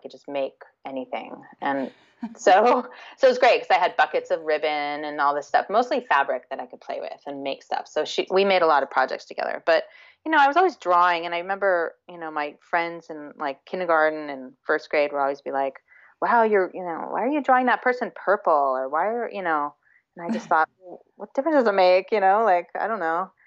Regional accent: California, United States; I grew up in Southern California.

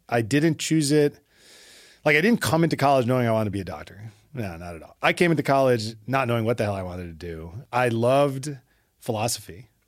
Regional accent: Brooklyn, New York, United States; I was born and raised in Brooklyn, so.

